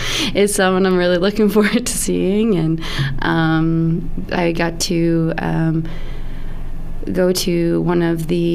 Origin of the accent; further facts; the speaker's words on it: Prince Edward Island, Canada; I grew up on Prince Edward Island. I have a lot of musicians in my family, so from a young age I have lots of memories of going to local events in PEI.